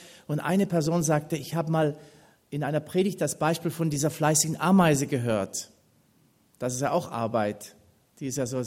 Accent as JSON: {"language": "German", "region": "Baden-Württemberg", "country": "Germany", "tie": "born or raised there", "said": "Und ich bin auf dem Bauernhof aufgewachsen im Schwarzwald, wie Ute ja schon gesagt hat. Und für uns war Arbeiten immer ein Ausdruck von unserem Glauben."}